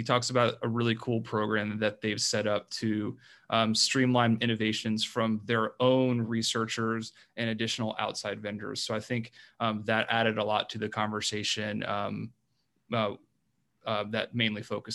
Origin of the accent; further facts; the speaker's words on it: Ohio, United States; now in Houston, United States; Yeah, so I'm from Ohio originally, but now I live in the tropical country of Houston, Texas.